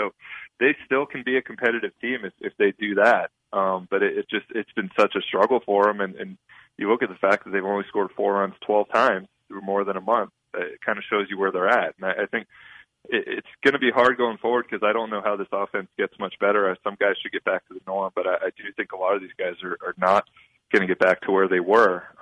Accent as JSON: {"language": "English", "town": "Tyler", "region": "Texas", "country": "United States", "said": "Hey, first of all, I'm from Texas"}